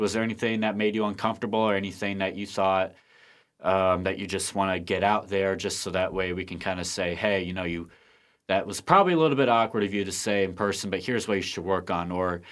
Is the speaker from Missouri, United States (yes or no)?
yes; St. Louis, Missouri, United States; I'm from St. Louis. So when I came here to Mizzou